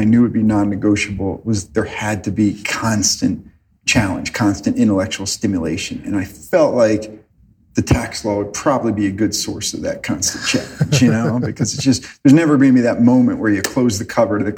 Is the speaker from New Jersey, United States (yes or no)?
yes; New Jersey, United States; Grew up in New Jersey. I actually went to college about a mile from my home at the College of New Jersey. So, but you know, 22 years old, I really never ventured out of central New Jersey.